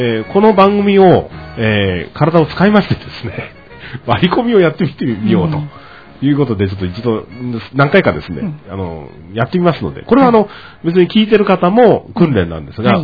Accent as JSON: {"language": "Japanese", "region": "Yamaguchi", "country": "Japan", "tie": "born or raised there", "said": "まあ自分の地元の山口県とはいえ"}